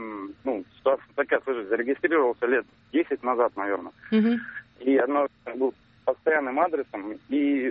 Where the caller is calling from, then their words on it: Vologda, Vologda Oblast, Russia; Из Вологды.